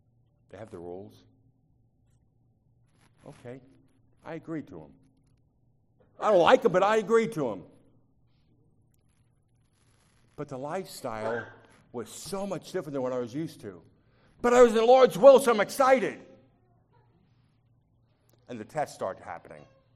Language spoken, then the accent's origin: English; New York City, New York, United States; Good night, I'm from New York.